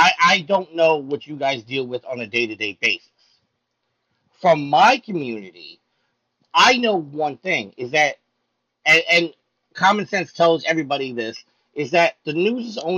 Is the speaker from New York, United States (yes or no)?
yes; Staten Island, New York, United States; You have to go back to the place of my hometown, Staten Island, New York, with Eric Gardner.